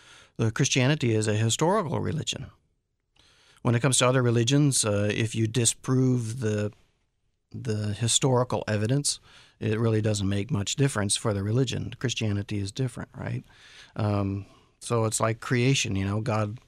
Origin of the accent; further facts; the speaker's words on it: Michigan, United States; I grew up in Michigan as a graphic artist, did that for 8 years